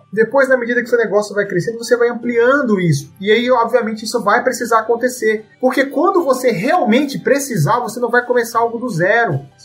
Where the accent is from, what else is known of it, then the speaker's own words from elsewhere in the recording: Cuiabá, Mato Grosso, Brazil; Eu venho de uma região de Mato Grosso, de Cuiabá, a gente começou lá, e a gente enxerga, eu vi tudo isso crescer, meu pai participou ativamente de tudo isso, né?